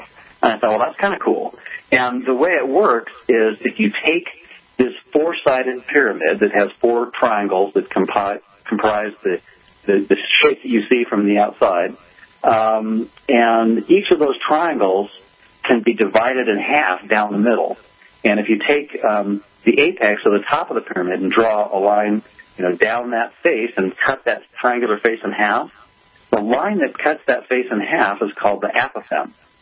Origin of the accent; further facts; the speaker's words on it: Livermore, California, United States; I grew up in Livermore, California, and my dad was a supervisor on a cyclotron.